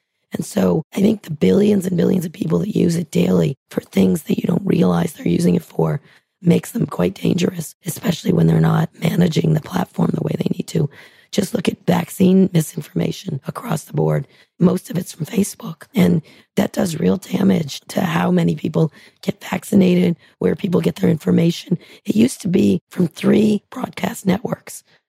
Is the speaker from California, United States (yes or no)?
yes; San Francisco, California, United States; I'm from San Francisco and all that brings to it.